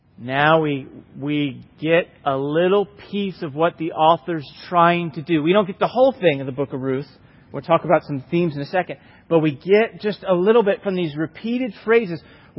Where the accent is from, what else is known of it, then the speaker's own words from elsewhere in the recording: England, United Kingdom; I'm English, so I'm done.